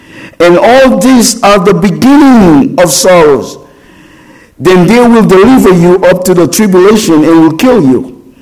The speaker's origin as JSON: {"language": "English", "country": "Haiti", "said": "I'm from Haiti."}